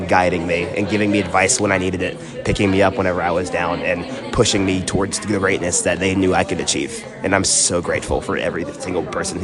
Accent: Georgia, United States; So I grew up in Effingham County, Georgia, and that's pretty close to Savannah.

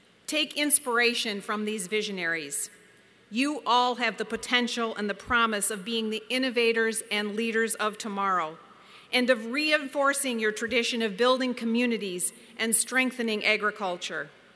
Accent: Michigan, United States; I want to say a special hello to the students from my home state of Michigan

